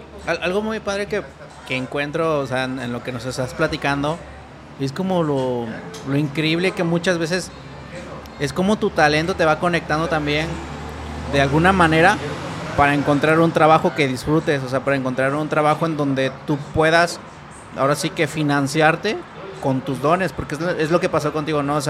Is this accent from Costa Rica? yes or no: no; Oaxaca, Mexico; yo soy de Oaxaca, entonces, estoy hablando de un pueblo, nací en un pueblito que si acaso eran como 2,000 personas, yo creo.